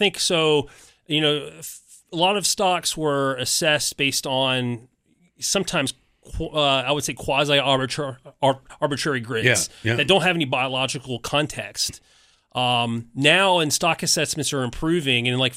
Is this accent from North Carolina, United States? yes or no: yes; North Carolina, United States; You know, I'd fished growing up in North Carolina.